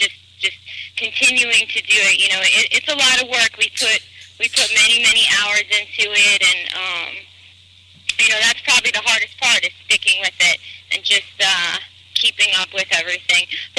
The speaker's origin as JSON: {"language": "English", "region": "New York", "country": "United States", "tie": "born or raised there", "said": "We all met out here, and we're all born and raised in New York."}